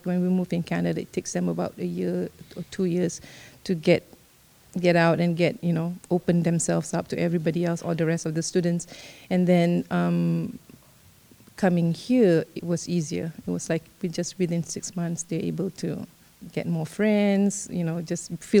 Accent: Singapore; now in Unalaska, United States; Originally, I'm from Singapore. So I grew up in a multiracial society

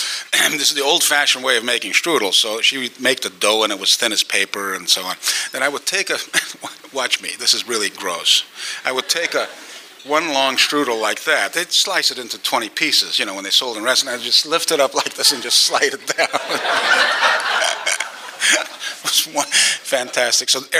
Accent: Los Angeles, California, United States; also born or lived in Hungary; I grew up in Los Angeles. When I came to the United States, I was 10, actually literally 10.

